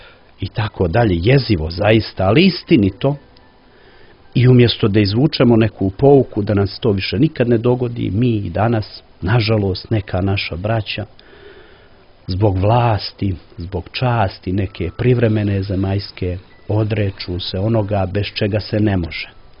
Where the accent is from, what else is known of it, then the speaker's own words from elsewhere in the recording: Nikšić, Nikšić Municipality, Montenegro; dolazim iz Nikšića, zašto ne pomenuti